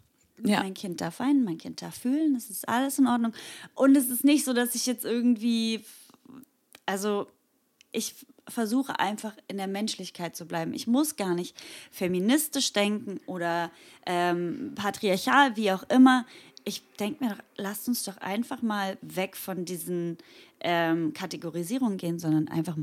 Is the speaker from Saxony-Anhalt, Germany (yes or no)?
yes; Halberstadt, Saxony-Anhalt, Germany; born there; Halberstadt bei Magdeburg.